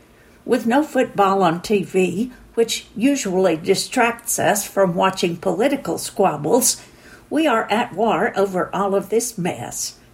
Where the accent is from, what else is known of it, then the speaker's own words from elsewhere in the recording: Tennessee, United States; In my home state of Tennessee, legislators voted to take down a Confederate statue